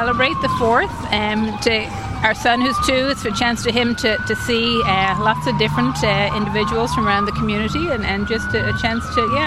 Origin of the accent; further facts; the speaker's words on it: Ireland; now in United States; Well, I probably should fess up and say that I'm actually an Irish citizen, but I feel very American. I've been here a couple of years.